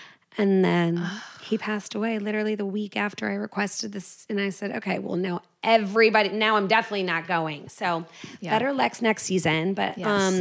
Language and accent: English; Midwest, United States; I love Michigan. I'm from the Midwest.